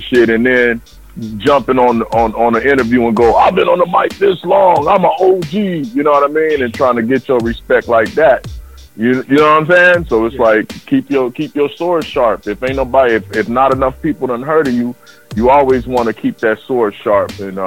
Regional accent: California, United States; But, nigga, I'm from the 9. You feel me? I'm from Dino, and that's the armpit of the industry.

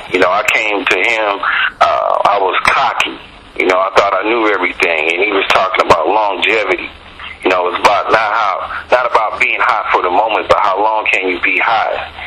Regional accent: West Coast, United States; born there; I've been on the West Coast. I was born on the West Coast.

